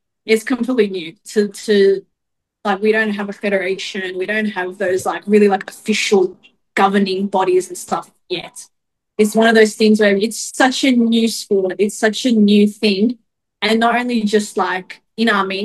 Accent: Australia; So I'd already applied for Australia as well, because I'm from Australia.

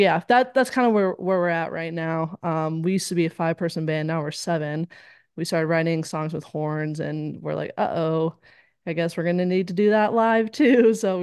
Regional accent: Cypress, California, United States; now in Cleveland, United States; I'm from Cypress area. So it's like a half hour from Long Beach down.

